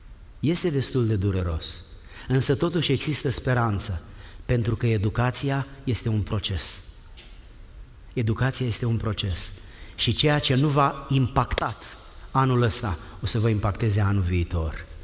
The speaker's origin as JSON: {"language": "Romanian", "country": "Romania", "tie": "born or raised there", "said": "Cine mi-a dat mie o șansă din satul meu? Care părinte se uita la mine și ar fi spus, omul acesta va ajunge și el în viață ceva? Nimeni n-ar fi, n-avea nimeni nicio justificare să spună asta despre mine. Mă duc înapoi în România"}